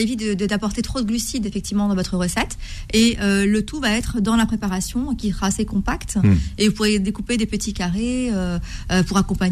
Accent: Morocco; voilà, je suis du Maroc

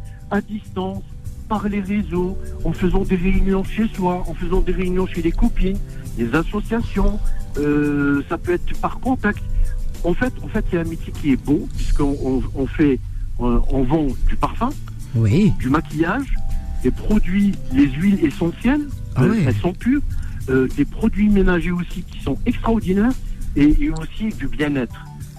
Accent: Algiers, Algiers Province, Algeria; je suis natif d'Alger.

